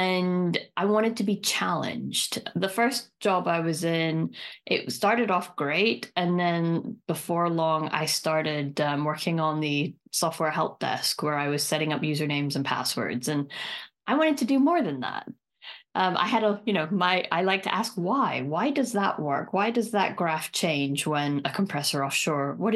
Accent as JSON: {"language": "English", "town": "Aberdeen", "region": "Scotland", "country": "United Kingdom", "said": "So I am originally from Aberdeen in Scotland, and Aberdeen is very much, or used to be, the oil capital of Europe."}